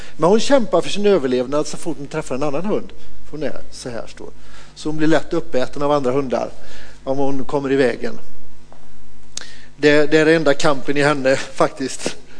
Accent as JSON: {"language": "Swedish", "town": "Lidköping", "region": "Västra Götaland County", "country": "Sweden", "said": "en hemma i Lidköping där vi kommer. Vi kommer från Lidköping. Den lilla staden med den stora sjön."}